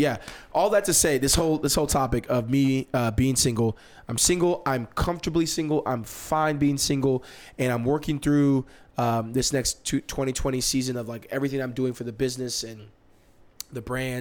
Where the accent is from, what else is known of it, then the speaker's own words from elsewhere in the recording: Nigeria; I'm Nigerian. In my culture, she'll already be married, having kids. And I'm the oldest of their children.